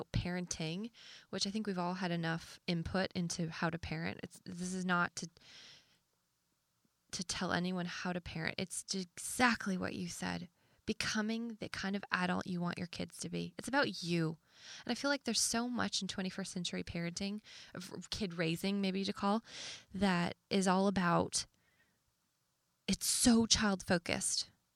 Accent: Canada; Don't ask me why, because we're Canadian.

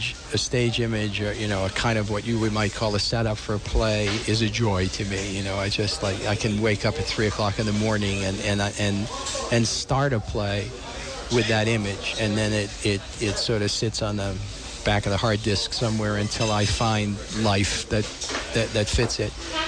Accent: Boston, Massachusetts, United States; and I'm from Boston, and I originally, but I have a summer house up in Gloucester, Massachusetts.

